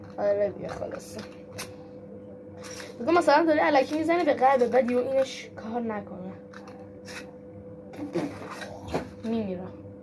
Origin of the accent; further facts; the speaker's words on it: Zanjan, Zanjan Province, Iran; من زنجانی هستم